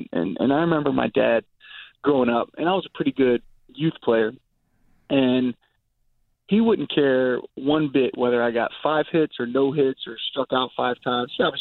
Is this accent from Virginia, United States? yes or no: yes; Virginia, United States; I was a big Cal Ripken Jr. growing up in Virginia, a big Cal Ripken Jr. fan